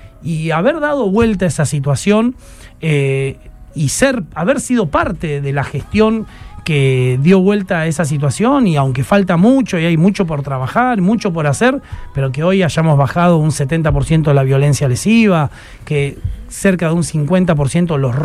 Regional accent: Rosario, Santa Fe, Argentina; me emociona como rosarino

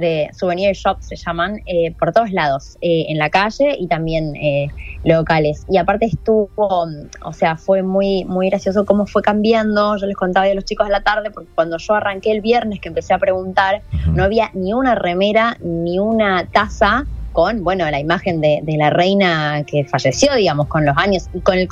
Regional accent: Argentina; aparte pregunto enseguida cuando digo que soy de Argentina y algunos me dicen, ok, Argentina

